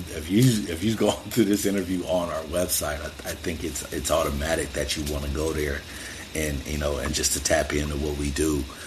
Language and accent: English; Los Angeles, California, United States; as a kid growing up in L.A., I thought the West Side was a little bit more fortunate than I was growing up in South Central.